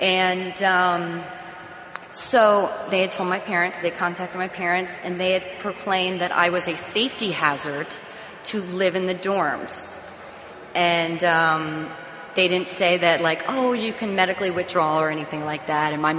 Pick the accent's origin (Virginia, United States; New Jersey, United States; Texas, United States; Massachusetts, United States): New Jersey, United States; It was the East Coast, and I was from New Jersey. And my grandparents were snowbirds.